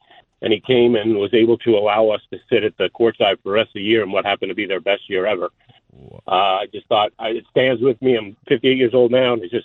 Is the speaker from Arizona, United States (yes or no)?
no; New Rochelle, New York, United States; I grew up in New Rochelle, and my best friend and I used to go to Iona College basketball games when we were very young